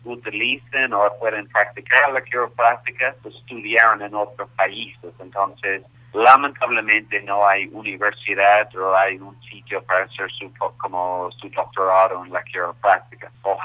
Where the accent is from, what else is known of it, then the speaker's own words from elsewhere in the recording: Canada; now in Bogotá, Colombia; Yo soy de Canadá y sí, tenemos casi 3 años aquí ahora en Bogotá.